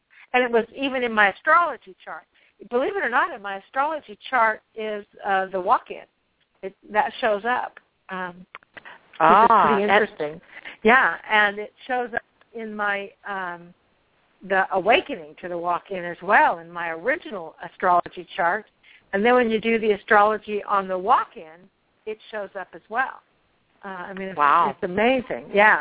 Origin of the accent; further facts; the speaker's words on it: Kansas, United States; also born or lived in Missouri; I was just about as normal as any Missouri girl could be. I mean, I grew up in Kansas, so in a very, very traditional environment.